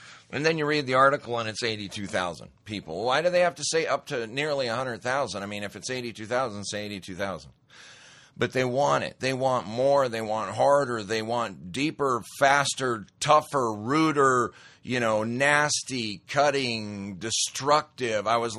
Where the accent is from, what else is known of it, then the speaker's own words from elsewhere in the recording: Montana, United States; years back when I grew up in Montana, I was a redneck. I was a kind of a tough, athletic redneck.